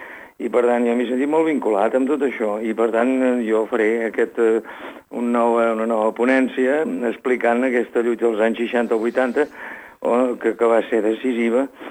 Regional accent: Vilanova i Geltrú, Catalonia, Spain; jo sóc fill de Vilanova i Geltrú

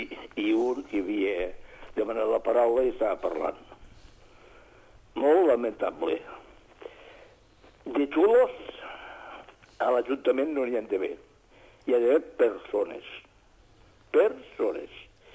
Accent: Catalonia, Spain; Diem, som catalans i volem ser catalans.

